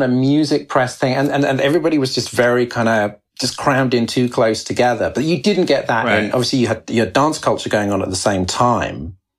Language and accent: English; United Kingdom; as a British hip hop fan, it fascinates rather than kind of alienates me